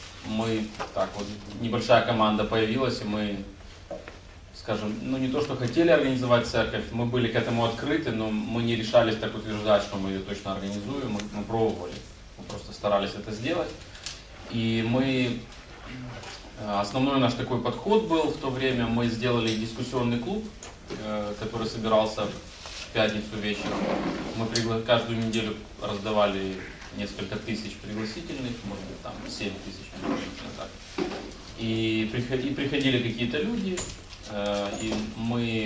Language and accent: Russian; Kyiv, Ukraine; Я из Киева, пастор церкви.